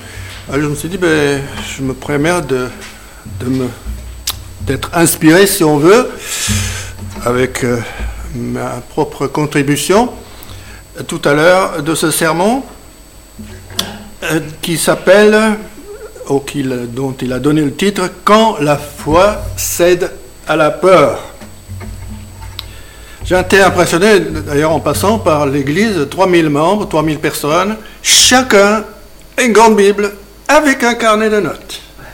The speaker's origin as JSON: {"language": "French", "town": "Gaillard", "region": "Auvergne-Rhône-Alpes", "country": "France", "said": "Je précise qu'on ne vient pas de Genève, on vient de Gaillard, en Haute-Savoie."}